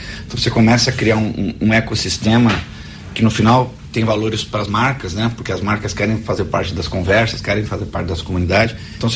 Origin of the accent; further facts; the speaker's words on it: Portugal; Particularmente eu sou português, né?